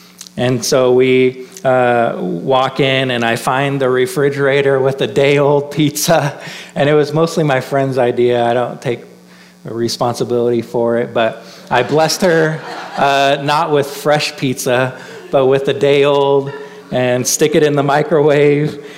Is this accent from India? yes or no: no; Washington, United States; And Becky's from Missouri, I'm from Washington State, so that's a miracle of itself that we both ended up there.